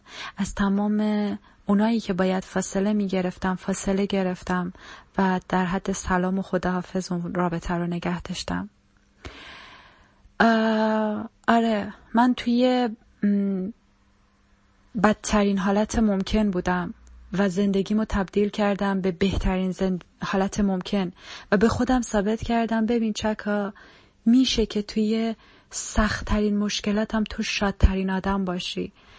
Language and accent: Persian; Iran; moved away as an adult; یه دختر به سن 24 سالگی از ایران گذاشتم اومدم توی یه کشور اروپایی